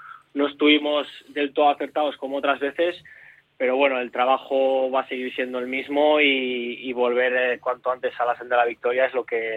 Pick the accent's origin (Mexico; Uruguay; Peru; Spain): Spain; Barakaldo, Basque Country; soy de aquí, de Baracaldo, de toda la vida